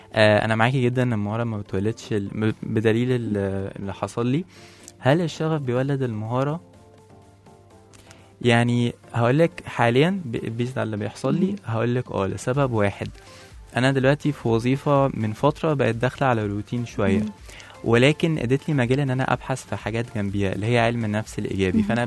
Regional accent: Egypt; ان احنا مش هقول كمصريين عشان ما عممش، بس بنحب الاستقرار

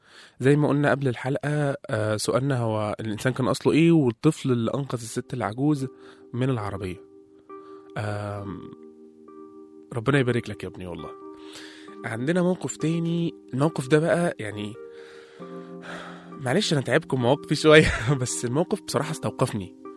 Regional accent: Egypt; مع ان احنا مصريين زيهم، وهو اللي مش مصري

